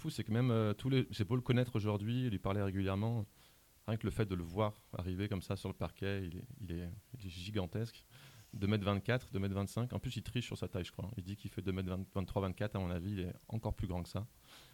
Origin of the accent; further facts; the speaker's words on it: France; moved away; pour moi, en tant que Français ici, c'est une grande chance d'être là.